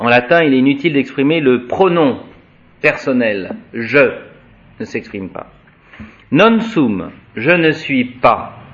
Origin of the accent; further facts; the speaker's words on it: France; en tant que Français, nous avons des racines latines très fréquentes.